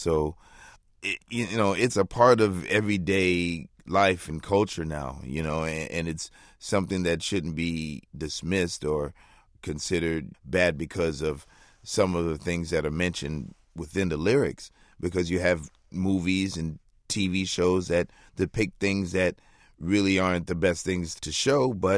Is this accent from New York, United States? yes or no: yes; Queens, New York, United States; born there; And I was born in Hollis, Queens.